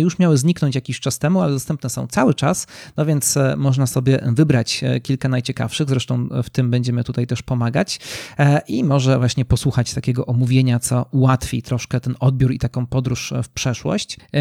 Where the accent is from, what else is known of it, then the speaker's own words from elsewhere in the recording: Nowy Sącz, Lesser Poland, Poland; Zazwyczaj nadaje albo z Warszawy, albo z mojego rodzinnego miasta, czyli z Nowego Sącza. A Nowy Sącz, czyli miasto na południu Polski